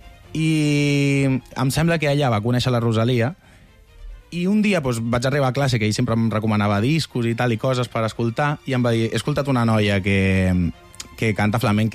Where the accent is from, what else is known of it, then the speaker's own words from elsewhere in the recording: Cornellà de Llobregat, Catalonia, Spain; després del tornar com cap a Cornellà, que és d'on soc